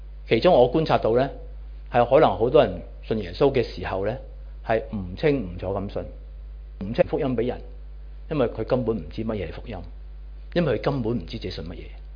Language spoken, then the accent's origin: Cantonese; Hong Kong; 我哋都系香港人，好醒目嘅。